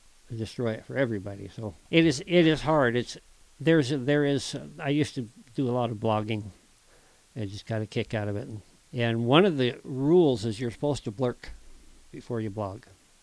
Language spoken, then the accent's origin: English; Bighorn, United States; You guys know that I was raised in Bighorn. My mother was raised in that same house out in Bighorn.